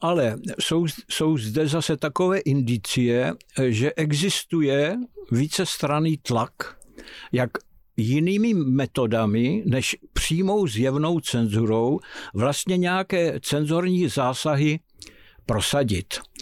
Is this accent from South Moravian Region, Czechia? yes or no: yes; Brno, South Moravian Region, Czechia; Já jsem vyrůstal na půdě brněnského jachtklubu na Brněnské přehradě, kde jsem trávil s rodiči vlastně veškerý volný čas, prázdniny, všechno.